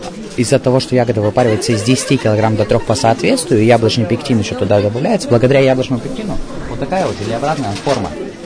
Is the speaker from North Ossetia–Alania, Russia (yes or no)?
no; Zaozerye, Republic of Karelia, Russia; я из Карелии приехал. Под Петрозаводском, село Заозирье, оттуда.